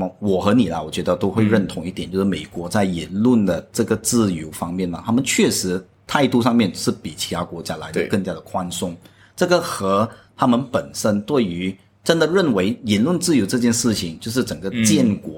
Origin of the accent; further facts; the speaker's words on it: Malaysia; 我就是马来西亚的读者